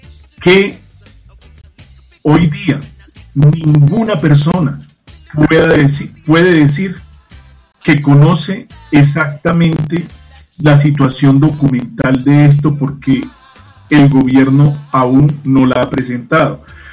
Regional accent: Barranquilla, Atlántico, Colombia; yo soy de Barranquilla Atlántico y sé cómo es la aviación en Colombia.

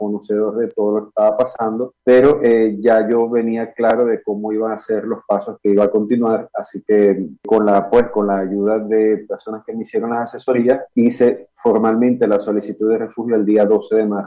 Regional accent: Venezuela; now in Riohacha, Colombia; yo salí fue por mis propios medios, como cualquier venezolano que sale de Venezuela. Llegué acá a Riohacha

